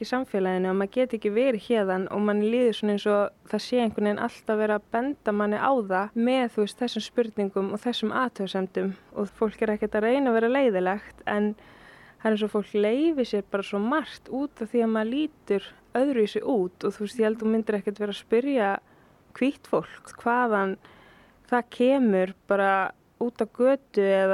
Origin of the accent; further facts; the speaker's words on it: Reykjavík, Capital Region, Iceland; ég er íslensk, mamma mín er íslensk, en pabbi minn, hann er frá Tansaníu, þannig að þú veist, ég er tæknilega séð líka þaðan